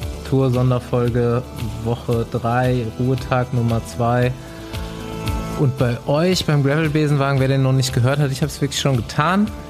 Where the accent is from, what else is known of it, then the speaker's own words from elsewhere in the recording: Germany; wir sind Deutsche, wir sind natürlich irgendwie für